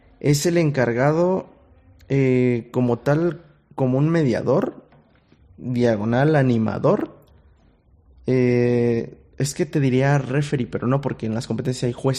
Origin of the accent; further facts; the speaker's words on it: Atlacomulco, State of Mexico, Mexico; no sé si lo había mencionado yo, soy de Atlacomulco